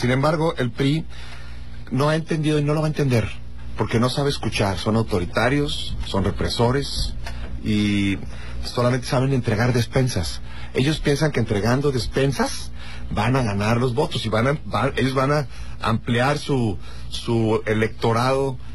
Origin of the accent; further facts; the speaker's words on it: Coahuila, Mexico; porque no todos los años... tengo la posibilidad de estar aquí en mi tierra